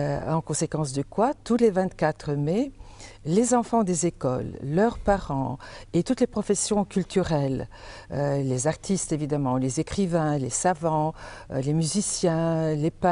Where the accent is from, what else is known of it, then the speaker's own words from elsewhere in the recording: France; Donc, je suis une Française d'origine bulgare et citoyenne européenne